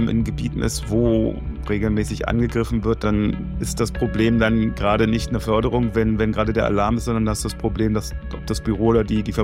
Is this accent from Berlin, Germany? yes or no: yes; Berlin, Germany; moved away as an adult; now in Ukraine; ich komme aus Berlin. Ich bin Unternehmensberater und lebe seit gut 2 Jahren in der Ukraine.